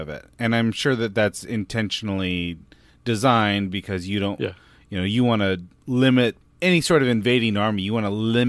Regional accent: California, United States; And it was weird because I grew up in California and our oldest building is like 1977 or something like that.

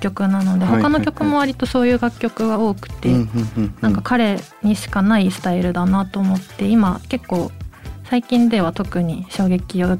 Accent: Fukuoka, Japan; 私が地元が福岡なんですけど、うん、学生時代中高って地元のライブハウスで自分自身が音楽活動をしていたんですけど

